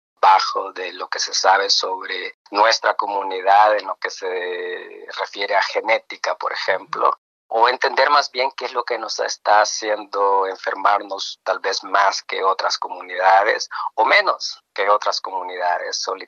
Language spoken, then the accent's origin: Spanish; El Salvador; soy salvadoreño.